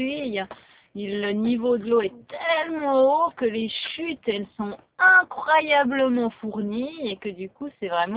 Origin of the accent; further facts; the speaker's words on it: Switzerland; en tant que bon Suisse